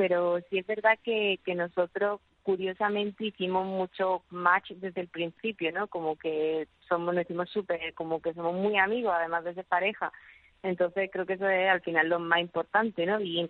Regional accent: Spain; now in Costa Rica; Yo soy española, pero tengo residencia ya en Costa Rica, legalmente.

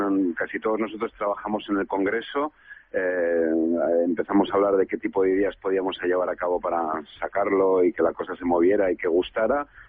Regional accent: Valencian Community, Spain; Yo soy valenciano y no tengo la misma financiación que un catalán

